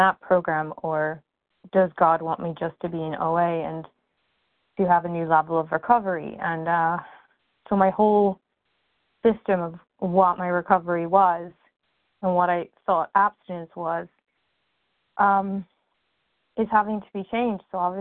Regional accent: New York, United States; I'm from New York.

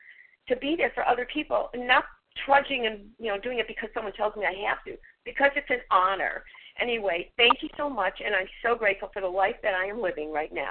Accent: Florida, United States; I'm from Florida.

